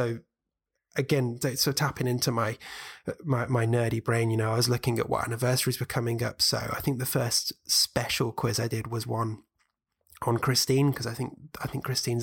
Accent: United Kingdom; accent: British; over here being the UK for anyone who hasn't worked out what my accent is.

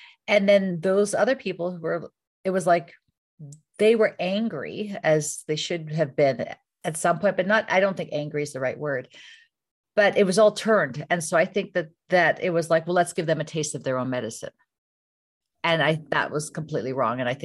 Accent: Canada; because I was growing up in Canada

